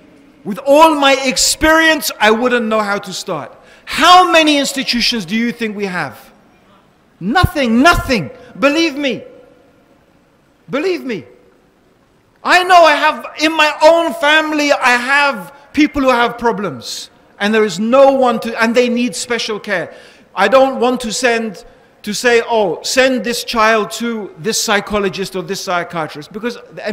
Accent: Dar es Salaam, Tanzania; born there; I'm white. I actually wasn't born here, I was born in Dar es Salaam in Tanzania in Africa. But you know, this is my country in the sense that this is my father's land, his father's father's land, you know, for generations.

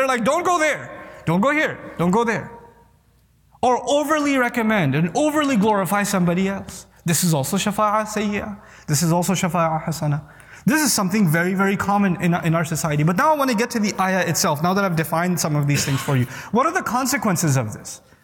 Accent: Pakistan; because I'm from Pakistan, I give a Pakistani example.

